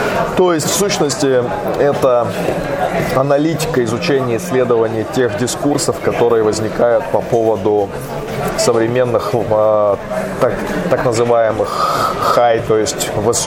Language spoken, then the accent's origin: Russian; Chelyabinsk, Chelyabinsk Oblast, Russia; а я, собственно, из Челябинска